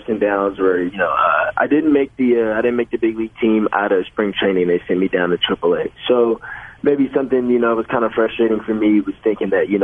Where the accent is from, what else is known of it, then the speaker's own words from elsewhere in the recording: Atlanta, Georgia, United States; I grew up in Atlanta for a little bit, so I was always a huge Braves fan.